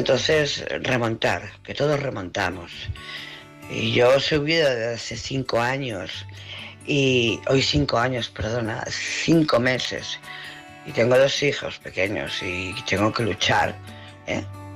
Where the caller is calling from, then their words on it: Barcelona, Catalonia, Spain; de Barcelona.